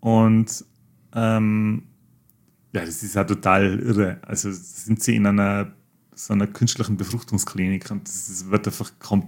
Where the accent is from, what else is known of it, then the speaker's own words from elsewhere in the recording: Austria; weil wenn man jetzt so Sketch-Comedy hört, dann denkt man als Österreicher